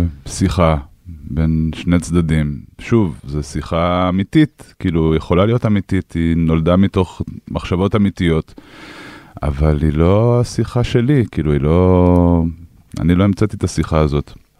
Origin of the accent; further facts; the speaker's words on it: Jerusalem, Jerusalem District, Israel; בין לבין עוד היינו בארץ כמה שנים, בירושלים, אבל אני בכל מקרה, למרות שאני לא נמצא פיזית בירושלים, אני ירושלמי